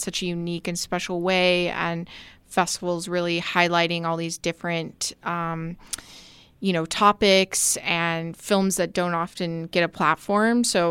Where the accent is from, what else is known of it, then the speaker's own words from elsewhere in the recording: Templeton, California, United States; And I, even like a small town girl, like growing up in Templeton, film was my portal to the world.